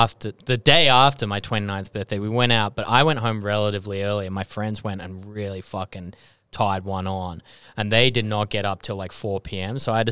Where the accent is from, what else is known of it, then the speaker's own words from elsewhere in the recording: Kellyville, New South Wales, Australia; Growing up in Kellyville, I'd never ridden it.